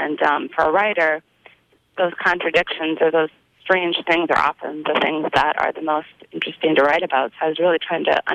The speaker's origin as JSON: {"language": "English", "region": "North Dakota", "country": "United States", "tie": "born or raised there", "said": "I happen to be gay, and I, you know, growing up in North Dakota, I didn't talk about it ever."}